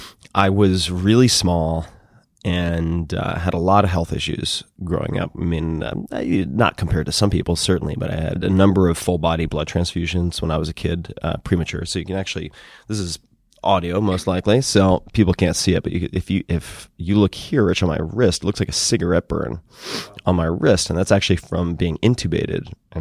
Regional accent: Long Island, New York, United States; because very few people left where I grew up in Long Island.

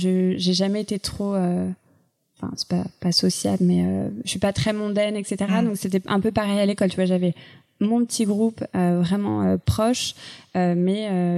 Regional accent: Paris, Île-de-France, France; also born or lived in Aubervilliers / Reims; Région parisienne, ce qui fait que moi j'ai grandi Paris, région parisienne. Ouais. Je suis partie vivre à Reims au collège.

